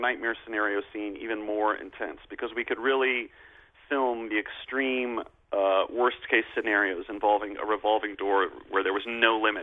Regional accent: New York, United States; but that gave me comfort as a New Yorker

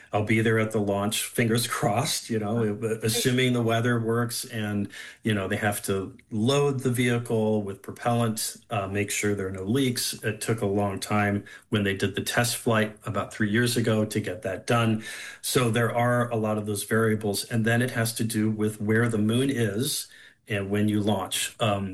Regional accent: Indianapolis, Indiana, United States; now in Utah, United States; I grew up in Indianapolis, Indiana, not a place of sublime landscapes, just to be gentle about that.

